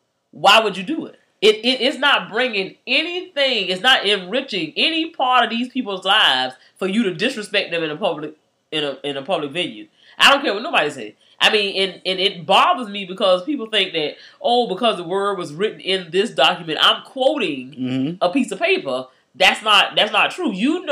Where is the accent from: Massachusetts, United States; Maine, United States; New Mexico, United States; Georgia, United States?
Georgia, United States; Savannah; Shit, I'm from Savannah.